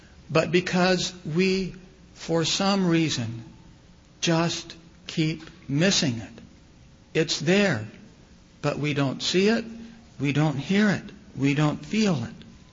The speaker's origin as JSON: {"language": "English", "town": "Asheville", "region": "North Carolina", "country": "United States", "tie": "born or raised there", "said": "When I was growing up in the Asheville, North Carolina, Seventh-day Adventist Church"}